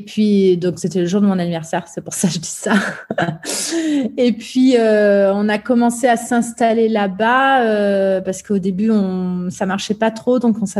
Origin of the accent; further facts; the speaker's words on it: Provence-Alpes-Côte d'Azur, France; accent: Marseille; je suis allée là-bas avec mes rajouts et mon petit accent marseillais à l'époque